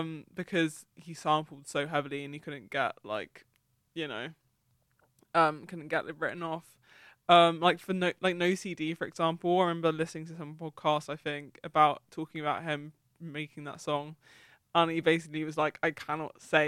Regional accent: London, United Kingdom; I think it's because I'm from London. So I'm just so used to like, you know, having such great transport links all the time, even though I am from Southeast London, and you know, that's pretty disconnected.

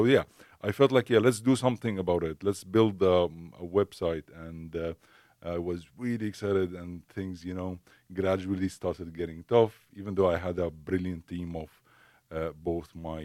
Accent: Syria; English is a second language; Hi, everyone. I am from Syria. So I come from Syria.

